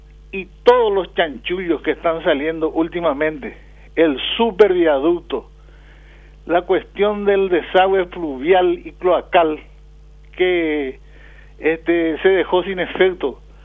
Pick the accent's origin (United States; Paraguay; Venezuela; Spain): Paraguay; quiero felicitarle efusivamente como paraguayo, preocupado por la situación de nuestro país